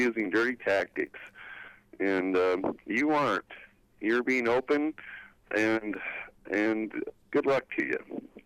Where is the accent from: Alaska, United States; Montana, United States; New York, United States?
Alaska, United States; Fairbanks; You know, I was born and raised in Fairbanks